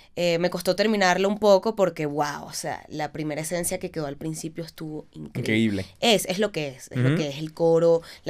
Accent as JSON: {"language": "Spanish", "town": "Caracas", "region": "Capital District", "country": "Venezuela", "tie": "born or raised there", "said": "Vengo de Caracas, Venezuela, ya la improvisación lo es todo."}